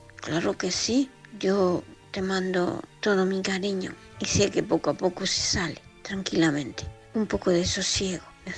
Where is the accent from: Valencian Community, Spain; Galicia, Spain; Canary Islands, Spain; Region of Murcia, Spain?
Region of Murcia, Spain; Murcia; de Murcia.